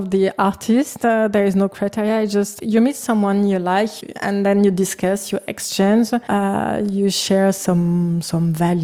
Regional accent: Paris, Île-de-France, France; English is a second language; I'm from Paris, which is a fantastic city, more for grown-up than a family, actually.

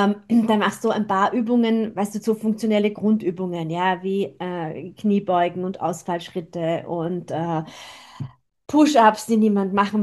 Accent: Burgenland, Austria; Bei uns im Burgenland gibt es zum Beispiel Yoga am See.

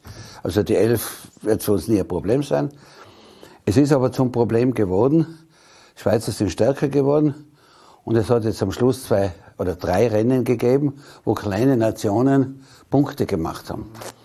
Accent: Tyrol, Austria; Wir sind das Skisportland, aber wir sind es eigentlich nicht.

